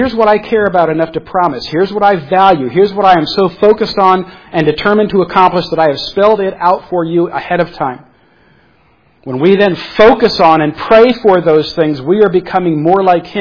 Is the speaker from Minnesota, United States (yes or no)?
no; South Carolina, United States; Sorry, I'm from South Carolina.